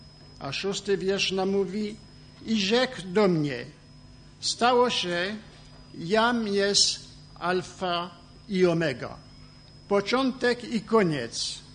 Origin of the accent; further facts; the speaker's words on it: France; język utrzymałem dzięki moich rodziców i dzięki badania na nabożeństwach. Tak jak brat powiedział, jestem to z Francji, ze zgromadzenia La Morle.